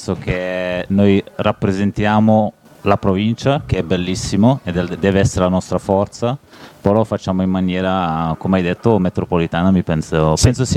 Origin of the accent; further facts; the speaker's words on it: Malta; now in Sassuolo, Italy; Io ripeto, sono cresciuto a Malta, che è un'isola piccolissima, e tutti si conoscono più o meno, quelli della tua età